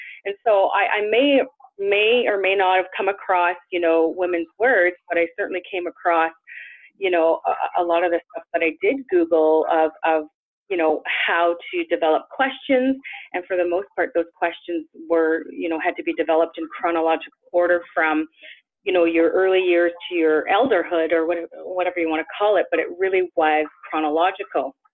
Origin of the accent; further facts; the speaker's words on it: Attawapiskat, Ontario, Canada; I'm from Attawapiskat First Nation.